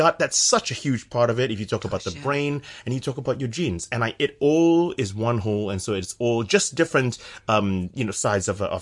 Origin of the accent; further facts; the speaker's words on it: San Francisco, California, United States; now in United Kingdom; So I'm from San Francisco.